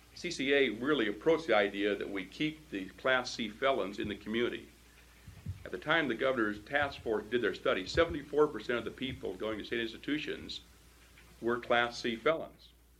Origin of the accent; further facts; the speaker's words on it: Oregon, United States; If you look at the other large counties, I'm from Marion County, and we've developed our plan.